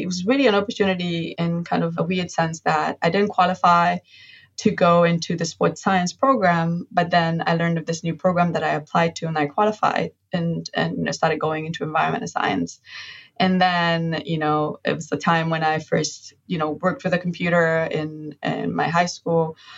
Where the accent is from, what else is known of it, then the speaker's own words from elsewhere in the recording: Kampala, Central Region, Uganda; So I grew up in Kampala. I grew up in Makindye, which is